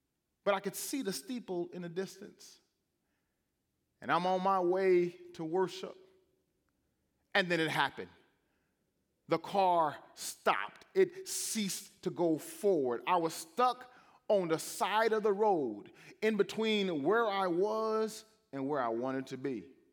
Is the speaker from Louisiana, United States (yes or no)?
yes; Louisiana, United States; When I was a teenager, I grew up in Louisiana and there served our state convention as the president of the youth convention.